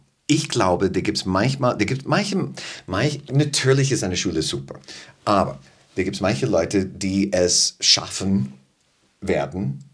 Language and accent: German; United States; German is a second language; ich bin in den USA aufgewachsen